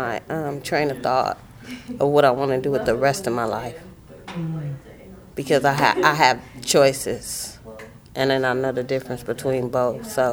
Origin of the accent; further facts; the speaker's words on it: Oakland, California, United States; So as a, from kindergarten, mm-hmm. or from the baby, I was in East Oakland.